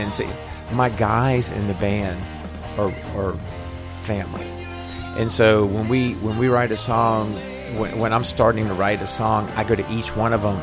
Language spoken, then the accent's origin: English; New Orleans, Louisiana, United States; I grew up in New Orleans. I had a secular rock band in New Orleans.